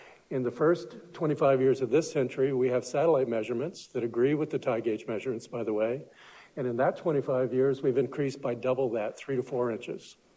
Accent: South Carolina, United States; I'm a little intimidated because growing up in South Carolina, talking faster isn't an option.

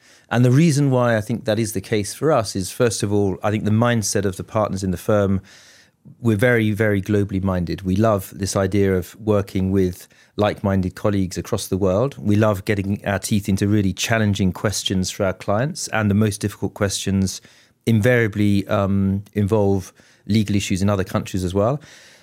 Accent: England, United Kingdom; now in United States; I don't look at myself as an Englishman in New York or California. I look at myself as a European who's adapted to the US and loving it out there.

